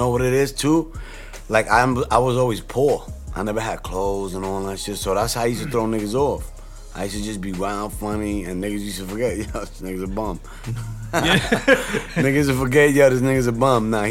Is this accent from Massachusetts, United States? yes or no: no; Bronx, New York, United States; I'm from Gun Hill, Decatur.